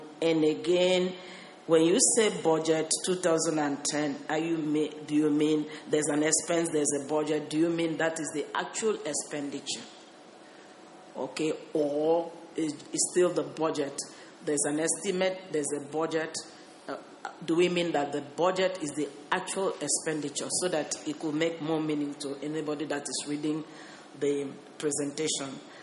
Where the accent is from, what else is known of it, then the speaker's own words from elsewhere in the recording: Nigeria; I'm speaking in my personal capacity. I'm from Nigeria